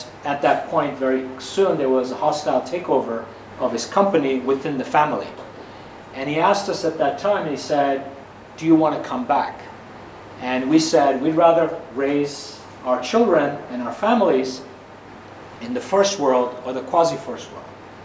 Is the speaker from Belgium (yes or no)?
yes; Belgium; also born or lived in Canada / United States; My mom's also born in Tanzania, so we're actually Indian immigrants. I was raised in Belgium. The head office was in Belgium, so I was raised there. Then I finished my schooling in Canada, and then went to university in the US, to UPenn, the Warren School